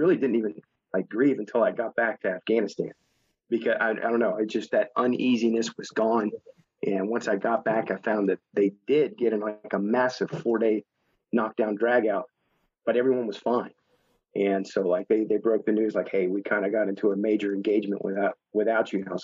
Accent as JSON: {"language": "English", "region": "Arkansas", "country": "United States", "tie": "born or raised there", "said": "my cousins, Nathan and Jonathan, who were pretty much like brothers growing up in South Arkansas together, like one town over."}